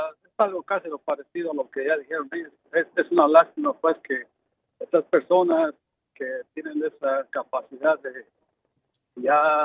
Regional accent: Mexico; Somos mexicanos, sí, pero hay otros grupos.

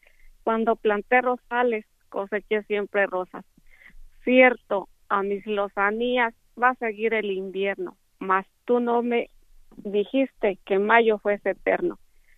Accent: Michoacán, Mexico; Sí, yo soy del estado de Michoacán, México.

